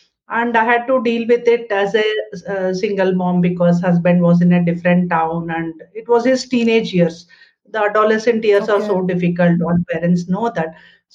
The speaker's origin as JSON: {"language": "English", "town": "Bangalore", "region": "Karnataka", "country": "India", "said": "So about myself … from Bangalore."}